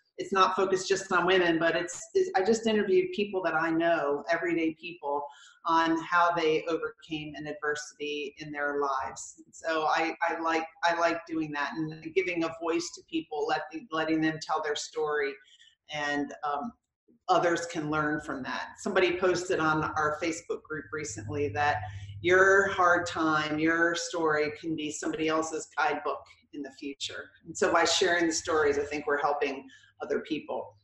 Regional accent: Virginia, United States; And I grew up in Northern Virginia, kind of around a military environment.

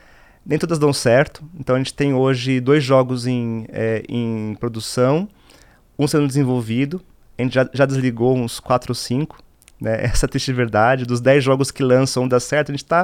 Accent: São Paulo, Brazil; Eu vim da Vila Emerson, leste de São Paulo, né? Era garotinho, pobre, não tinha muito acesso a consoles.

